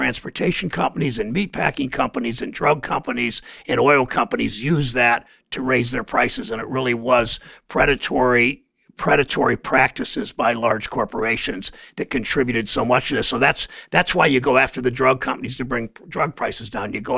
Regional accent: Mansfield, Ohio, United States; a bad trade agreement that costs jobs in my hometown of Mansfield or Springfield or Akron

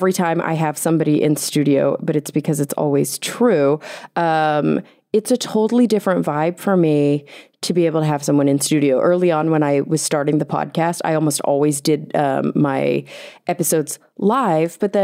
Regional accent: Texas, United States; So I was born and raised in Texas, and Texas, I mean, I think they really pride themselves as being Southern

